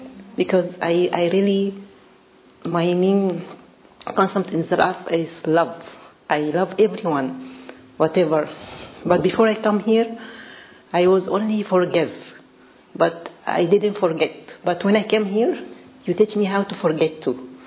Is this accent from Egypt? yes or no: yes; Cairo, Cairo Governorate, Egypt; now in London, United Kingdom; I'm from Cairo. And I've been here for 4 months.